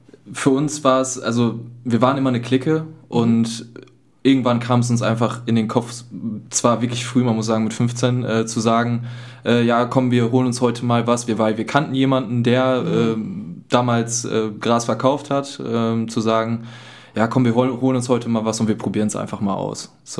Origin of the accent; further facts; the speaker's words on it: North Rhine-Westphalia, Germany; ich bin 22 Jahre alt, Ich freue mich, heute hier sein zu dürfen. Ich komme aus der Nähe von Dortmund